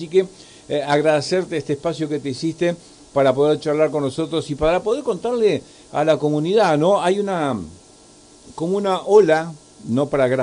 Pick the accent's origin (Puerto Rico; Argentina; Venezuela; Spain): Argentina; Bariloche, Río Negro; now in El Calafate, Argentina; Yo llegué un día a Calafate, soy nativo de Bariloche, pero un día llegué a Calafate